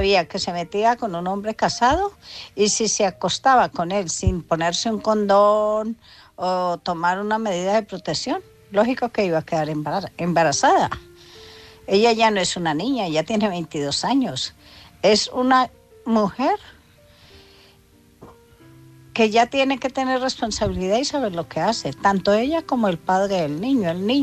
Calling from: Vitoria-Gasteiz, Basque Country, Spain; de Vitoria-Gasteiz.

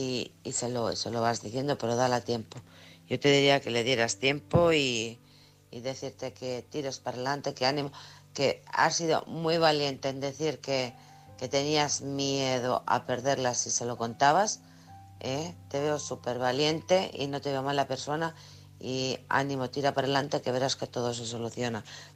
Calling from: Alcorcón, Community of Madrid, Spain; de Alcorcón.

